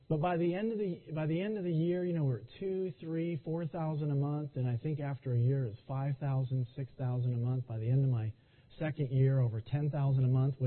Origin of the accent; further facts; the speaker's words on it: Texas, United States; By the way, I was born and raised in Texas, so y'all and a fixin' to might slip out, so I'll just let you know.